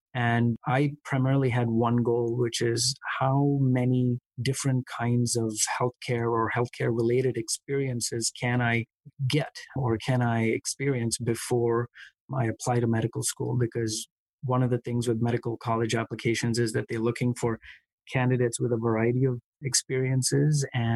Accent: India; moved away as an adult; now in United States; My parents were born in India. I was born in India. I grew up there and I immigrated here

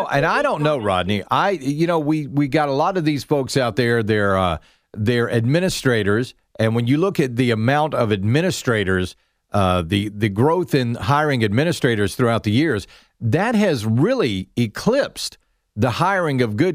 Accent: Augusta, Georgia, United States; I mean, I like the Green Jackets in my hometown

